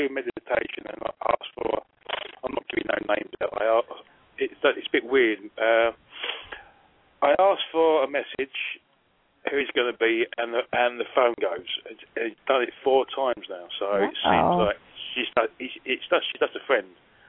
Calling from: South East England, United Kingdom; I'm from the South Coast.

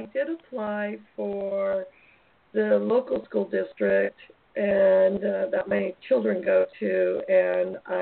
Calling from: California, United States; from California.

